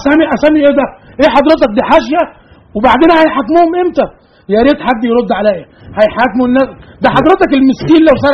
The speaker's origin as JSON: {"language": "Arabic", "country": "Egypt", "said": "احنا كمصريين شكينا الناس اللي هم جهاز الشرطه"}